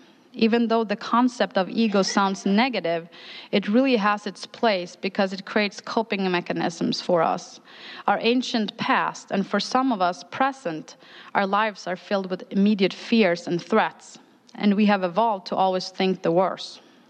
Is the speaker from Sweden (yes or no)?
yes; Sweden; English is a second language; now in Appleton, United States; Growing up in Sweden, and I looked this up on Wikipedia, with a 65% of the population being Lutheran Christian, Christianity never took root in me besides my Jesus faith. When I moved to Appleton in 2011